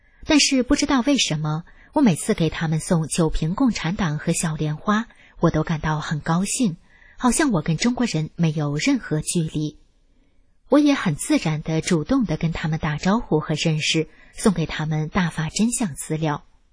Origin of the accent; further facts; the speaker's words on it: Vietnam; Chinese is a second language; 我是越南人，我的中文很差